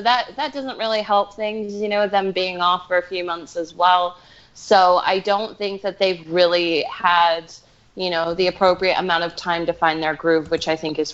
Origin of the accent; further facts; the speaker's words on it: United States; I don't necessarily say because I'm American, they just sound weird.